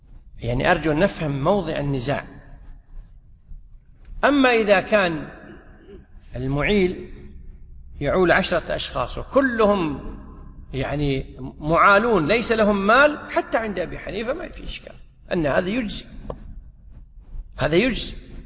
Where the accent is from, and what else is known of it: Kuwait